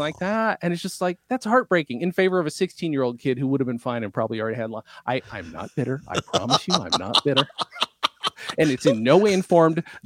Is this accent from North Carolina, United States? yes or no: no; New York, United States; born or raised there; also born or lived in England / Germany